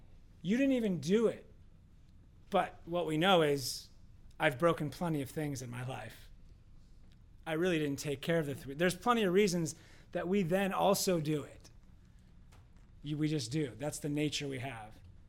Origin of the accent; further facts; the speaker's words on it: Washington, United States; So I grew up in Washington State.